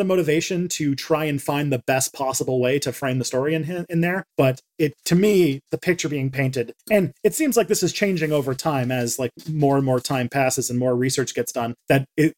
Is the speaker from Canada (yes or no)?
yes; Canada; because like I grew up in Canada. Canada is part of the American Imperial Corps. So my story of the Cold War is very similar.